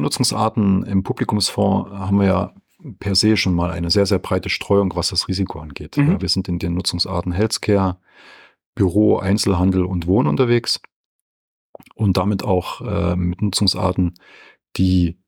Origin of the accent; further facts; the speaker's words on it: Bavaria, Germany; zu Hause in Nürnberg bin, immer gut Stoff habe und nie unter Langeweile leide. Aber wenn es die Zeit hergibt, bin ich viel in meiner Heimat Franken unterwegs